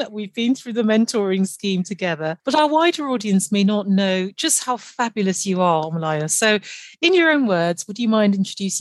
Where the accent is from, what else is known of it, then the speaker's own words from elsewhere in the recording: Nigeria; I'm Nigerian